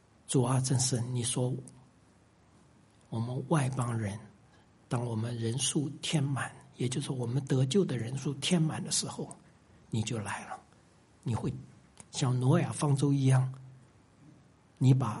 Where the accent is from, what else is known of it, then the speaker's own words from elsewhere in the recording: China; 我上一堂已经讲了，我们中国人实在有福，在最后这个时代，我们中国人又回到神的面前。虽然我们的祖宗早就认识这位神